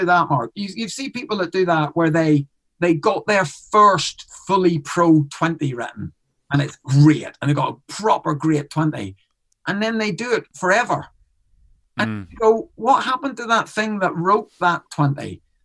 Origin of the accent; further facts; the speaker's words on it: Ireland; I'm an Irishman in Canada. I'm an Irish on tour in Australia